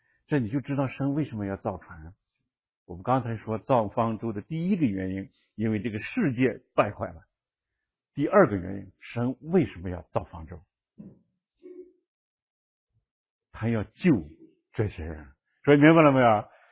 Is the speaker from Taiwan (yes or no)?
no; China; 那我们中国人的汉字里面把这个船就解释成这样，对吧？